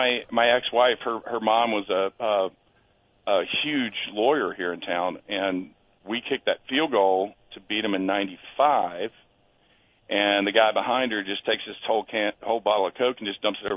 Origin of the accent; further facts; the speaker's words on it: North Carolina, United States; And I'm from North Carolina, so, you know, I grew up with Clemson, South Carolina, Duke, Carolina, Auburn, Alabama.